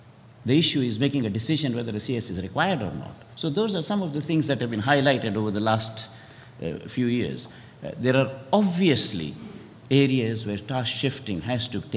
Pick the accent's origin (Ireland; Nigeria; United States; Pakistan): Nigeria; I'm from Nigeria.